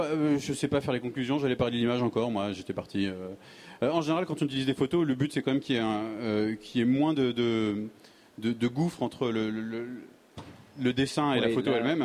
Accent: Nantes, Pays de la Loire, France; Si moi, je suis Nantais.

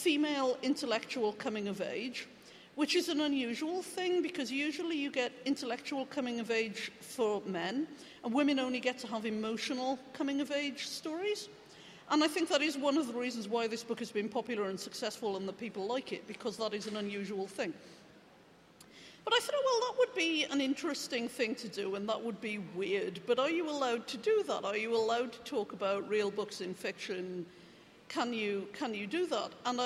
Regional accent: Wales, United Kingdom; So I would get preconceptions about being Welsh in Canada and particularly in the US. And so I wanted to write about the part of Wales that I came from

